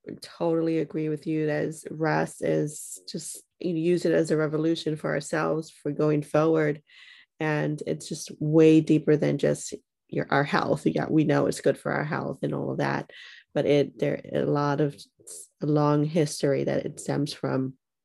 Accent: New York, United States; I mean, I grew up in New York, so we weren't even told that, we weren't even told about the Taínos.

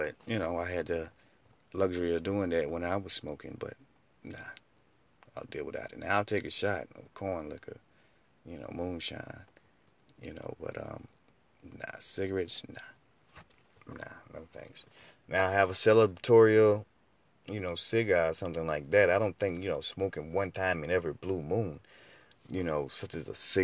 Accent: North Carolina, United States; See, I'm originally from Carolina, NC, you know, the home of moonshine.

